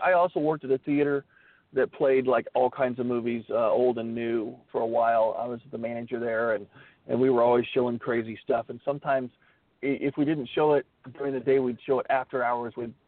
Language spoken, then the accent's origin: English; Midwest, United States; I was a kid from the Midwest and I sucked.